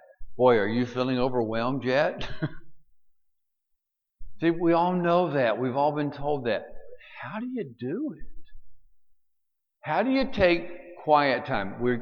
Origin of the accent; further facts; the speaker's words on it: Alabama, United States; Well, remember, I'm from Alabama, okay?